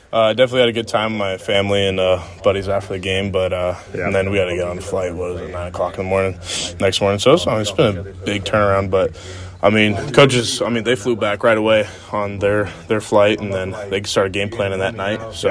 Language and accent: English; Seattle, Washington, United States; It means a lot for my hometown, the city of Seattle